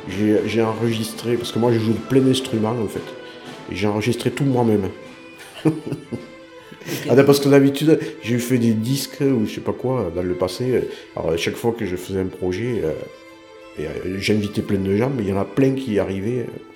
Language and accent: French; Occitanie, France; quand je vais revenir chez moi dans le Lot